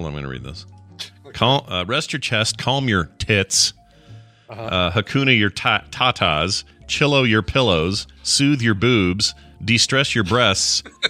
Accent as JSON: {"language": "English", "country": "Canada", "said": "since I'm Canadian."}